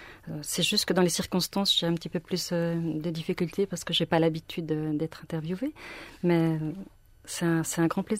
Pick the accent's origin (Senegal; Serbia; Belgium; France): France; Bourgogne-Franche-Comté; born there; Je suis né à Mèche, en fait, en Franche-Comté.